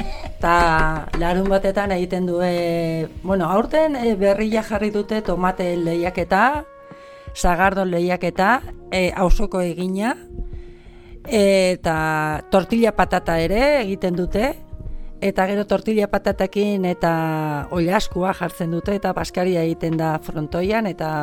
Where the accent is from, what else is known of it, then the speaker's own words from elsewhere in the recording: San Sebastian, Basque Country, Spain; born there; ni jaio nintzen Donostin da egian auzoan.